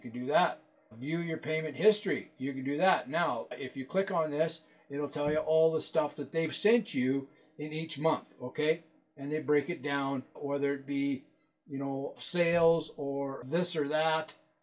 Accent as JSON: {"language": "English", "country": "Canada", "said": "so now as a Canadian, we have to go in here"}